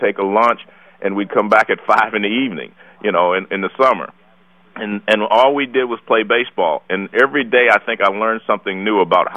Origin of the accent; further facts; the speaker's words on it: Oakland, California, United States; I grew up in Oakland. I went through the Oakland public school system.